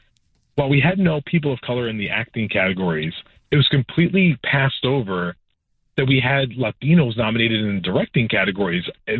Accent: East Coast, United States; now in Los Angeles, United States; I'm originally from the East Coast. I've only lived in L.A. about 5 days so far. And I've always lived on the East Coast.

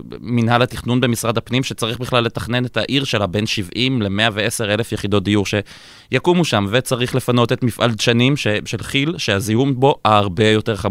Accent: Haifa, Haifa District, Israel; לי מותר, אני חיפאי.

